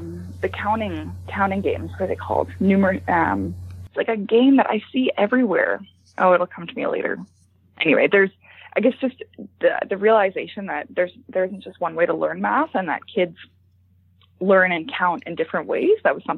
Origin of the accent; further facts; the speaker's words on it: Ontario, Canada; because I grew up in Ontario's public education system.